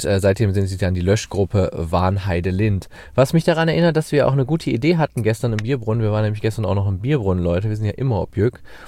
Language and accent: German; Cologne, North Rhine-Westphalia, Germany; wo man sich eigentlich als Kölner nicht so reinverschlägt.